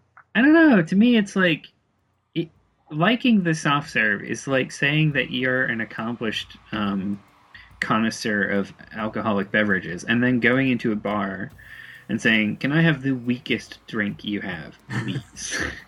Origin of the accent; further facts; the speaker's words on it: New England, United States; I mean, I'm from New England